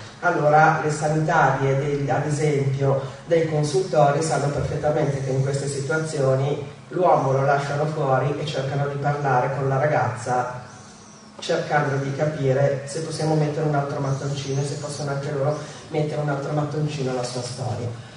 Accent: Milan, Lombardy, Italy; io sono del Giambellino.

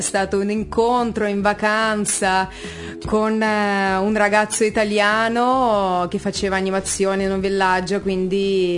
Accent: Chelyabinsk, Chelyabinsk Oblast, Russia; now in Italy; Io arrivo dalla Russia, madre Russia.

